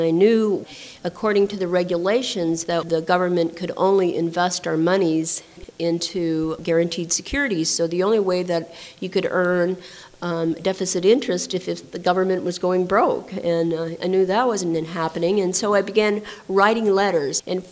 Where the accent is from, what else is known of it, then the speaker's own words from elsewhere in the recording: Montana, United States; I grew up on the Blackfeet Indian Reservation, and my father moved my mother when he married her out to his allotment from the Dawes Act. He built a small little lean-to and began the family there.